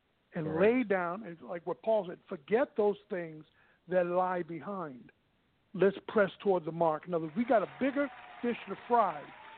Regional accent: Boston, Massachusetts, United States; I mean, my wife was from the Bronx. I'm from Boston. I was around blacks, whites, greens, and blues all my life.

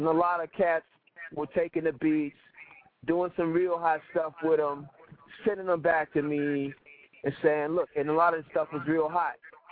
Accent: Chicago, Illinois, United States; You know, I'm from the Shy.

